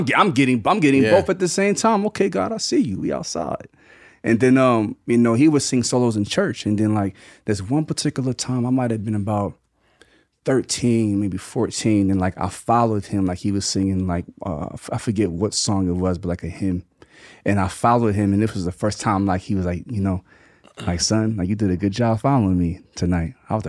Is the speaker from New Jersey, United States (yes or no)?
yes; Mays Landing, New Jersey, United States; I'm from Mays Landing, New Jersey, which is like 20 minutes from Atlantic City.